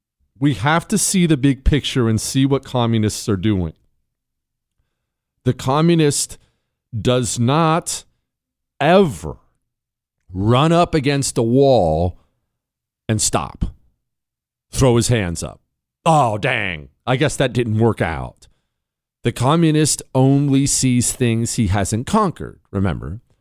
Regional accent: Ohio, United States; because I grew up in Ohio and I'm a big Buckeye fan.

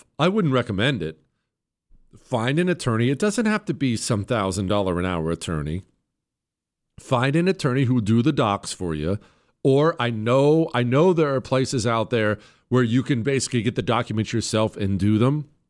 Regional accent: Ohio, United States; born there; I was born in Ohio. My entire extended family is in Ohio on both sides, my wife's side and my side.

